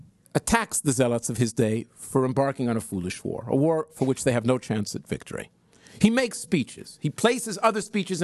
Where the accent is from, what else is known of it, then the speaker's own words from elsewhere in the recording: Israel; when I was growing up in Israel in high school